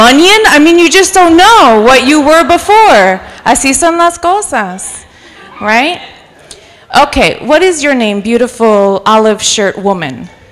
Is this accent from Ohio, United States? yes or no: no; New York City, New York, United States; I am from New York City. I used to have the accent. I lost it in Bible college